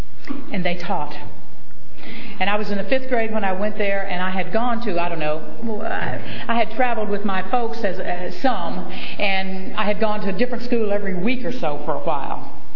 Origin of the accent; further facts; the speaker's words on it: Arkansas, United States; But I'm from Arkansas. That's where I was born.